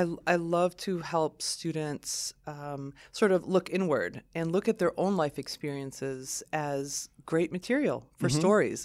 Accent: Lansing, Michigan, United States; also born or lived in Lebanon; I love Lansing. I grew up in Lansing. So mm-hmm. My family and I immigrated from Lebanon, from southern Lebanon in 1978.

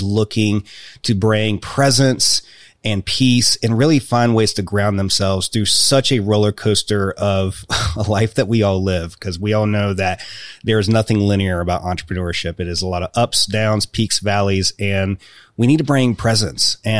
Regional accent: Virginia, United States; And he was like, yeah, I'm from Virginia. And I'm like, me too. And the fact that it's also Southwest Virginia, being here in the Appalachian Mountains where we like to talk like this and we drink our sweet tea

